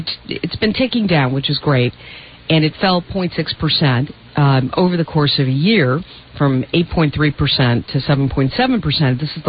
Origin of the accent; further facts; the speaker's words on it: Chicago, Illinois, United States; So in Chicago, for example, my hometown, where unemployment has been in excess of 10% for a really long time.